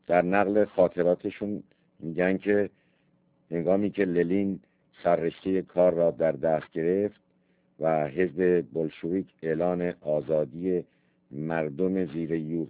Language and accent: Persian; Iran; also born or lived in France; گریختم و خود را به فرانسه رساندم و چند سالی در آنجا دنباله مطالعات حقوق را گرفتم و اکنون خوشبختانه در وطنم ایران هستم.